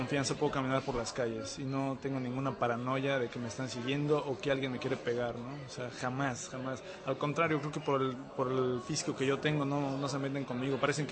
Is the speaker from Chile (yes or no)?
no; Mexico City, Mexico; moved away as an adult; now in Prague, Czech Republic; como soy del DF, pues entonces el DF es tan grande que no tenía mucha oportunidad de hacer algo interesante